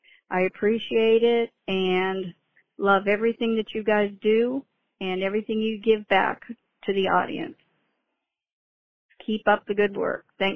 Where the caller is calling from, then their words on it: Florida, United States; I'm calling from Florida.